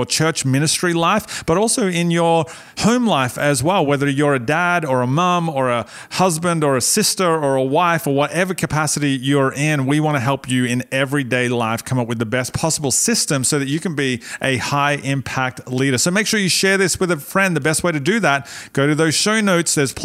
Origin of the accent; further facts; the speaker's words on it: Australia; Aussie, because I'm Australian.